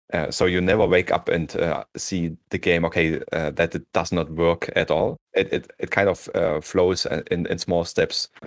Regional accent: Dresden, Saxony, Germany; I'm 34 years old now. I'm from Dresden in Germany

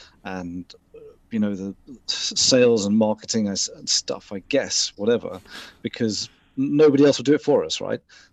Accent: Selsey, South East England, United Kingdom; Grew up in a place called Selsey Bill, which was the home of Patrick Moore.

